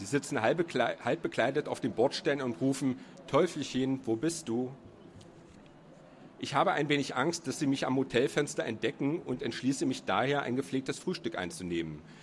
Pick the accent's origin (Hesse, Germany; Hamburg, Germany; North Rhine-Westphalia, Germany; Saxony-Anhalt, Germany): Saxony-Anhalt, Germany; Burg; war der 1. Mai ein ganz besonderer Feiertag, der in meiner Heimatstadt Burg jedes Mal nach einem festgelegten Muster begangen wurde.